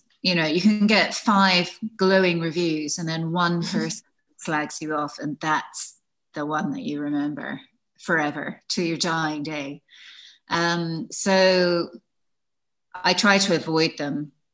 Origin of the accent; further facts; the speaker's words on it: Edinburgh, Scotland, United Kingdom; Yes, I grew up in Edinburgh in Scotland.